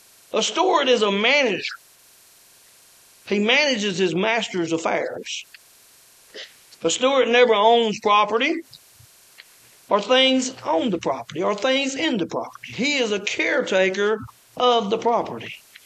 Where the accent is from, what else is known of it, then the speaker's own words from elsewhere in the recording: Ragland, Alabama, United States; I was born and raised in Ragland, Alabama. Some of y'all might know where Ragland is.